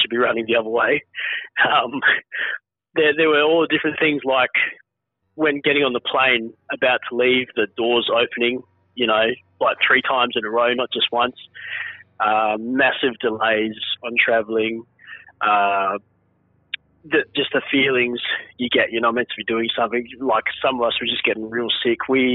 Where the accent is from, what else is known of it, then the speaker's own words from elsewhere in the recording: Toowoomba, Queensland, Australia; But I'm also Murray as well, so I'm from Mumob from Toowoomba, but don't know too much about that side.